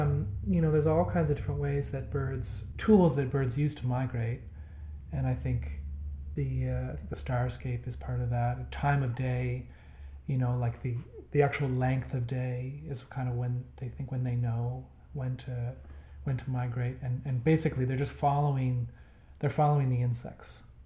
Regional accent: Halifax, Nova Scotia, Canada; also born or lived in Prince Edward Island; I'm from the East Coast. I'm Prince Edward Island originally, and then I grew up mostly in Halifax.

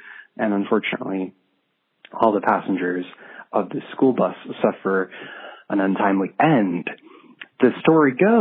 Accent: Illinois, United States; I grew up in the western Chicago suburbs, and there was a road called Munger Road on which there was supposedly this haunted train track.

